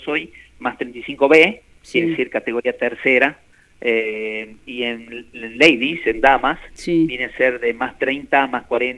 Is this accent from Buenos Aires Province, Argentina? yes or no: no; Salta, Argentina; es muy importante para nosotros y para nuestra ciudad. Porque es increíble lo que el pádel está creciendo en Salta